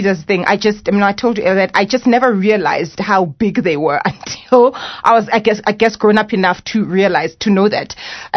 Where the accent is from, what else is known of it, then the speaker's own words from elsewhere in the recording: Soweto, Gauteng, South Africa; So I was born in Soweto, grew up in Orlando West, and really grew up during the time, you know, when the country was transitioning, you know, going from apartheid, going into democracy.